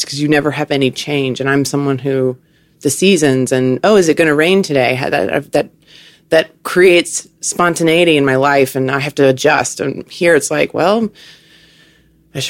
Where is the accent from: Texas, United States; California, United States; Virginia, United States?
Virginia, United States; also born or lived in New York; I grew up in Virginia on the East Coast, which is the suburbs. It's Southern culture and car culture.